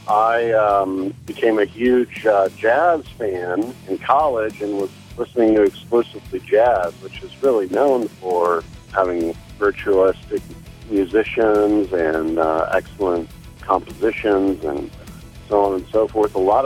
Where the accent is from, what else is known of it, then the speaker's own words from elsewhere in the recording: Overland Park, Kansas, United States; I'm from Overland Park, Kansas.